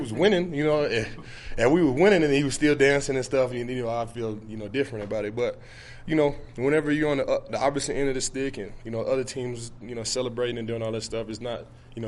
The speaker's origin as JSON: {"language": "English", "country": "United States", "said": "I'm American. I'm with it. I'm going to ride with it."}